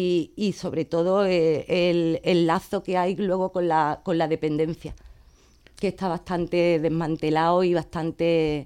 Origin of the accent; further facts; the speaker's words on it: Vélez-Málaga, Andalusia, Spain; Yo soy de aquí, de Vélez, Málaga. Me he criado aquí en el barrio del Real Bajo. Ahora actualmente vivo entre Triana y Trapiche, en el campo. Pero me he criado aquí en el Real Bajo, donde es un barrio que tengo bastante recuerdo.